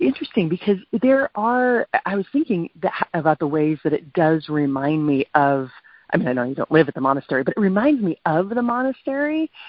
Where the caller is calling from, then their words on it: Seattle, Washington, United States; I'm normally calling from Seattle, but I'm now calling from New Zealand.